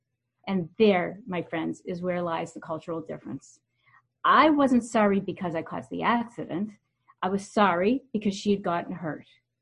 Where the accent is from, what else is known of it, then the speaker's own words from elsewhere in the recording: Canada; accent: Canadian; they still lovingly tease me about my Canadian accent and how I spell certain words.